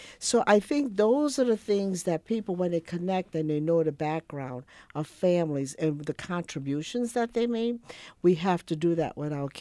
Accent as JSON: {"language": "English", "town": "New Orleans", "region": "Louisiana", "country": "United States", "said": "I would have never gotten involved, but I'm from New Orleans, and I've shared that before."}